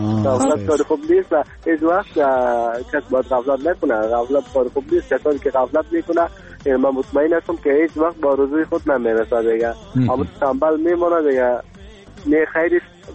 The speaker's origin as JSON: {"language": "Persian", "country": "Afghanistan", "said": "اما کل ما افغان هستیم،"}